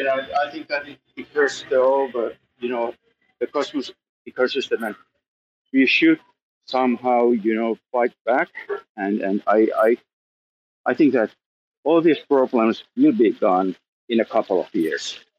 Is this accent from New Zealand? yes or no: no; Finland; now in United States; So I'm originally from Finland, but we are based in California and Wisconsin, USA.